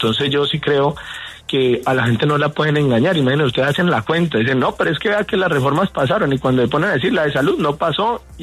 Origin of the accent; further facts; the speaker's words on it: Valle del Cauca, Colombia; Precisamente yo soy del Valle del Cauca